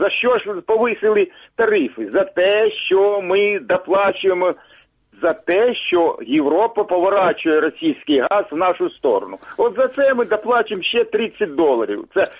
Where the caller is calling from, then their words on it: Odesa, Odesa Oblast, Ukraine; Добрий ранок, це Одеса